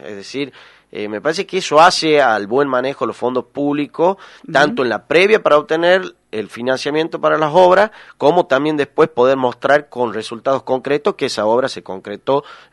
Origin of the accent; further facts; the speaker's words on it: Tucumán, Argentina; somos todos tucumanos